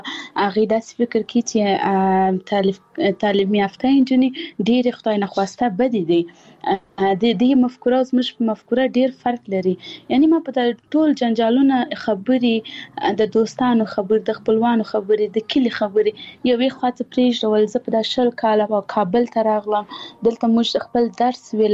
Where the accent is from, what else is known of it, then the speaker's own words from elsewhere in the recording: Paktia, Afghanistan; اول زه خپل د پکتیا ولایت یم زه د یو کلی یم